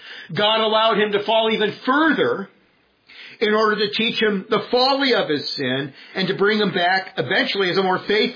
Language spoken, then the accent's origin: English; California, United States; I was raised in California.